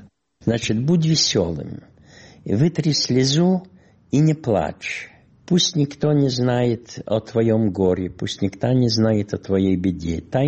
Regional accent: Soroca, Soroca District, Moldova; Родился я в Молдавии, город Сороки. В то время это был Румыния. Бессарабия была под управлением Румынии. Бессарабия только в 40-м году стала управлением советской. Там я также учился в еврейской школе.

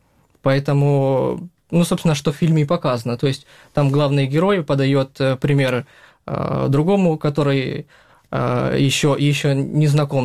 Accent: Kramatorsk, Donetsk Oblast, Ukraine; Да, я из Краматорска родом.

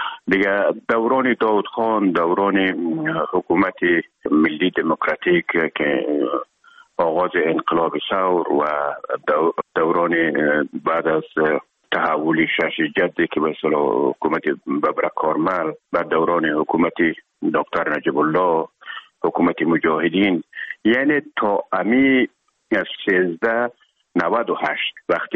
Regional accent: Herat, Afghanistan; خودمان از هرات که آمدیم به اکادمی نظامی

